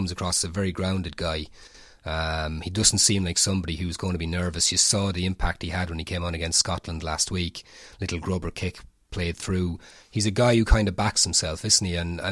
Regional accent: Portlaoise, County Laois, Ireland; I'm from Port Leash, so I'm not going to say anything.

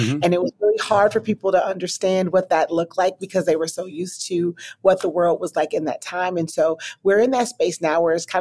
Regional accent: Wisconsin, United States; now in Nashville, United States; I am from Wisconsin originally. I live in Nashville, Tennessee now.

